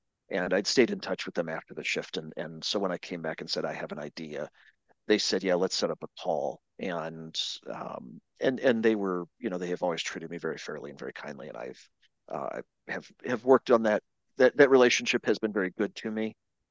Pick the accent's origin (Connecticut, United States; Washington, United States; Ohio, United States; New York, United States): Ohio, United States; Cleveland; now in Atlanta, United States; I'm from Cleveland. I live in Atlanta.